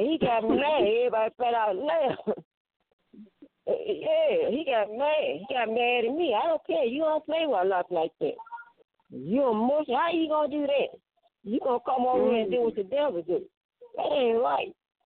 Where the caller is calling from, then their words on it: St. Louis, Missouri, United States; St. Louis, March 28.